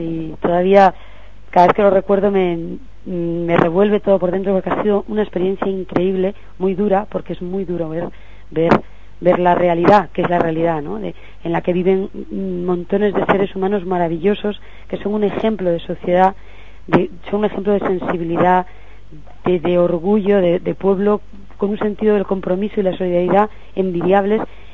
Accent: Spain; por lo menos como ciudadana española y como mujer

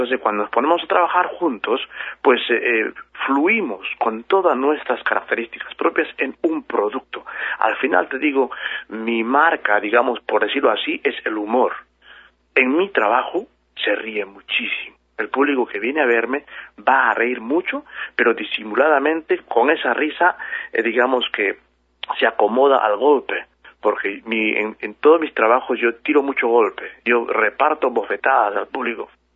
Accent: Huancayo, Junín, Peru; yo nací en la Sierra Central de Perú, en Huancayo. Entonces uno crece en un medio bastante indígena, ¿eh? Convive con el mundo indígena

